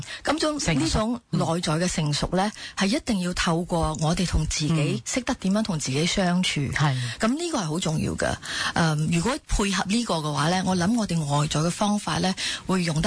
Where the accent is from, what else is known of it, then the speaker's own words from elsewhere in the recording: Singapore; Cantonese is a second language; moved away as an adult; now in Hong Kong; 我其实唔係，不过我喺香港工作咗有差唔多八九年啦。我係新加坡人嚟㗎。